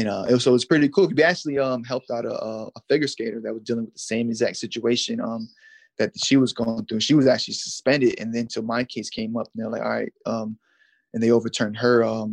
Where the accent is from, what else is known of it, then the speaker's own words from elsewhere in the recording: New England, United States; I'm coming from New England and coming to Vegas, and I'm like, I'm dry.